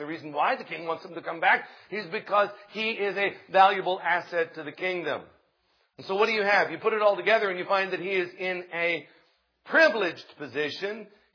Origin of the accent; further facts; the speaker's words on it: United States; born there; But I was born in America, and my father was born in America, and my grandfather was born in America